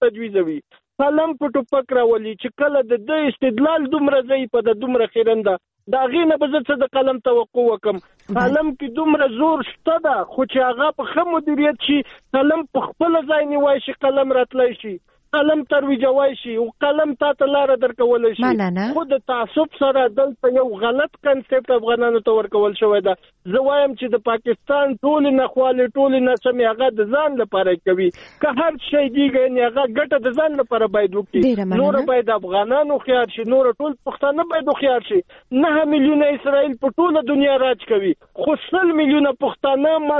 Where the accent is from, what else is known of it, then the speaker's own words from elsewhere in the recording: Afghanistan; زه هم افغان یم